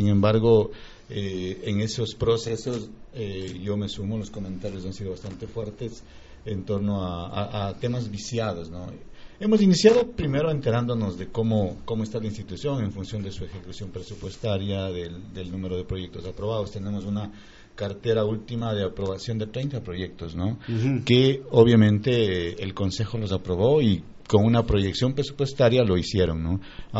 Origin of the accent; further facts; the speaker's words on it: Pastaza, Ecuador; Nosotros venimos y nacimos aquí en Pastaza